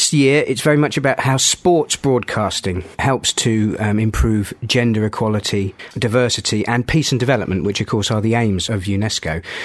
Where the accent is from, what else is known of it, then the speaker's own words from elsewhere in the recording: Portsmouth, South East England, United Kingdom; Well, yeah, I mean, originally I'm from Portsmouth.